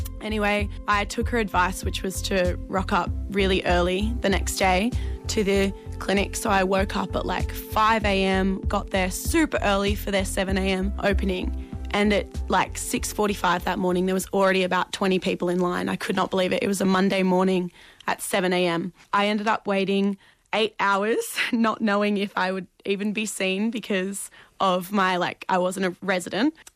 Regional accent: Sydney, New South Wales, Australia; I'm from Sydney, and I have an overseas travel STI scare story.

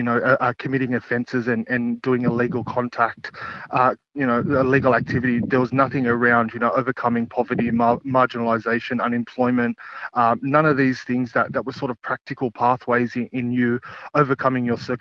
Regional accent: Sydney, New South Wales, Australia; I was born and raised in Redfern, on the block here in Sydney.

